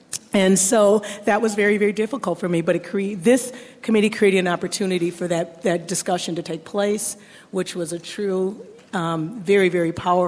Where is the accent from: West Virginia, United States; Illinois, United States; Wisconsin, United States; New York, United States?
Wisconsin, United States; Hi, everyone. … from Wisconsin, and I'm the one that's known to talk the most